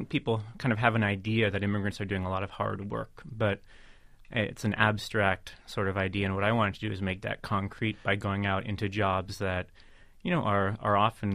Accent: New York City, New York, United States; because for one thing, I'm from New York City. I have a New York driver's license.

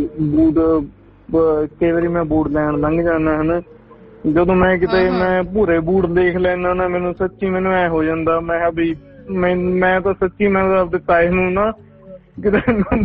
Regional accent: Patiala, Punjab, India; ਮਤਲਬ ਉਹ ਕਿਹੜੀ ਮਤਲਬ ਮੇਰੇ ਸ਼ਹਿਰ ਨਾਲ ਕਿਹੜੀ ਸਾਂਝ ਆ ਤੁਸੀਂ

